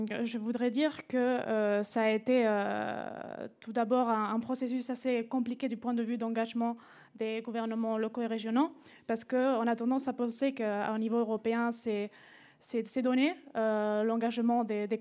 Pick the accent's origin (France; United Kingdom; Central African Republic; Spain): Spain; étant donné que je suis espagnole.